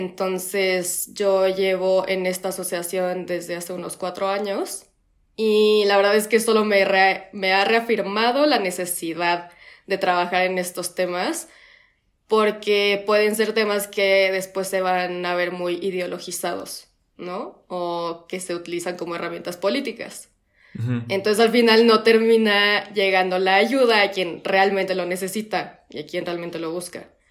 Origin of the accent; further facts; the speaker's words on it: Mexico; tengo 23 años, soy mexicana, soy licenciada en Derecho y pues también yo trabajo aquí en México